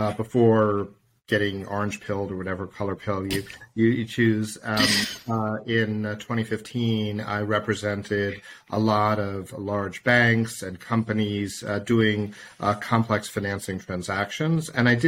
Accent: United States; accent: American; And of course, I'm a U.S. lawyer. You can tell by my accent.

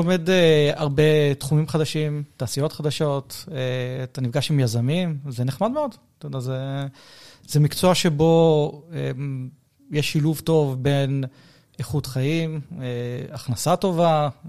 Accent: Tel Aviv, Tel Aviv District, Israel; also born or lived in United States; לדייק, אני חצי מתל אביב, כי נולדתי בארצות הברית וגדלתי חצי בארצות הברית

